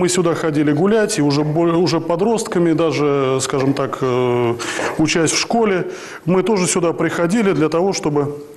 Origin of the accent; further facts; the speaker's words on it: Tula, Tula Oblast, Russia; Да, я коренной туляк.